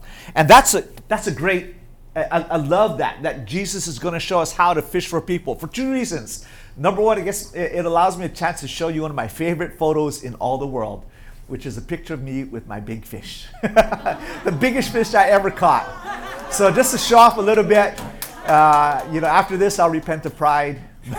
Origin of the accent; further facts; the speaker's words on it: Hawaii, United States; also born or lived in Guam; I think because I grew up always going to the aquarium and growing up in Hawaii and Guam, you're always, you know, fishing and finding stuff.